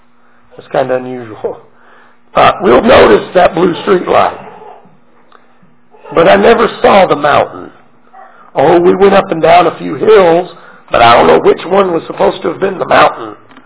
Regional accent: Colorado, United States; Now, I'm from Colorado, and out there we have mountains, the Rockies, maybe you've heard of them.

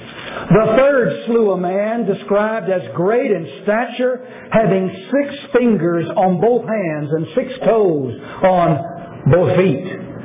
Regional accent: Fort Worth, Texas, United States; also born or lived in Port Arthur; now in Tennessee, United States; I was born in Port Arthur, Texas. I was raised in Fort Worth, Texas. I know barbecue.

